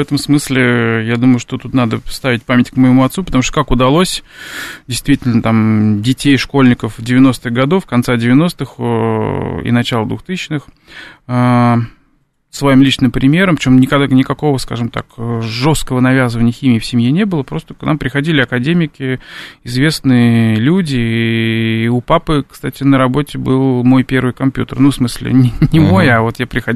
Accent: Nizhny Novgorod, Nizhny Novgorod Oblast, Russia; born there; moved away as an adult; Я, да, родился в Нижнем, долго там работал, и пока мы с Валерием Николаевичем не пообщались, я не переехал.

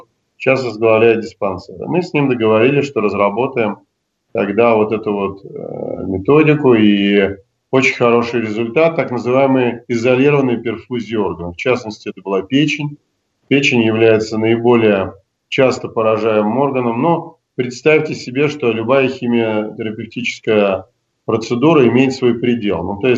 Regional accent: Kostroma, Kostroma Oblast, Russia; Что я из Костромы, наш первый император, мы же с вами помним.

